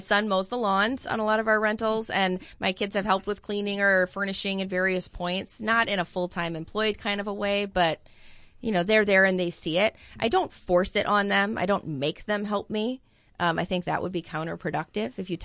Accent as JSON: {"language": "English", "region": "Wisconsin", "country": "United States", "said": "I mean, I'm from Wisconsin"}